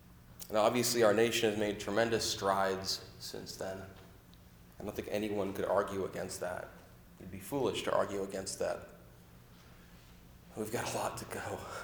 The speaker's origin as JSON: {"language": "English", "town": "Auburn", "region": "Washington", "country": "United States", "tie": "born or raised there", "said": "I grew up in Auburn, Washington, South King County."}